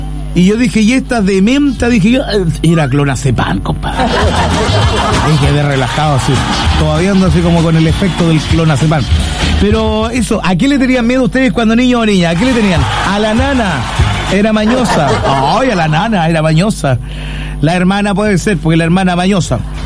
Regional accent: Chile; tenemos miedo como chilenos

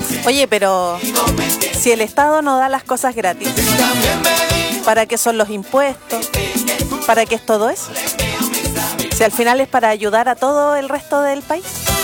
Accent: Antofagasta, Chile; also born or lived in Coquimbo / Santiago; yo vengo de Antofagasta, después Coquimbo, después Santiago, he ido bajando.

